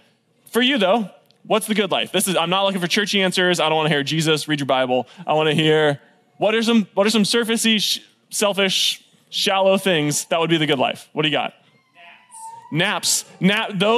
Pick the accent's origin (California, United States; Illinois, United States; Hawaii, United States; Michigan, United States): California, United States; I'm from California, and I love In-N-Out Burger with just so much of my heart.